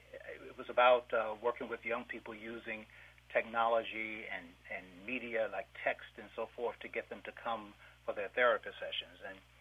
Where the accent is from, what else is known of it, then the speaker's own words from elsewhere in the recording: Apalachicola, Florida, United States; when I speak in my hometown of Apalachicola, Florida